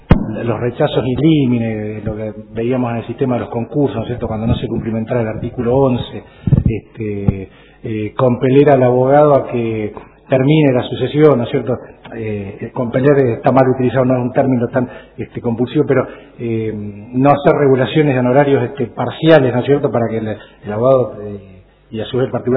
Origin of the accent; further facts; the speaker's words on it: Trelew, Chubut, Argentina; also born or lived in Comodoro Rivadavia; No, yo viví cuando era chico en Comodoro, soy de Trelew.